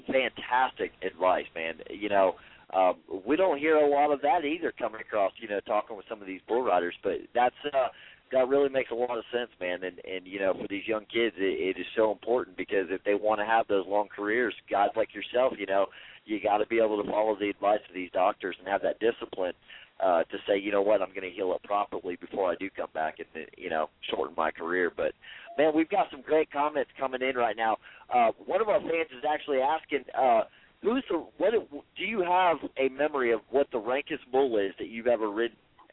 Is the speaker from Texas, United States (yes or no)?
no; Florida, United States; He's a handy bull rider, and we're being from Florida.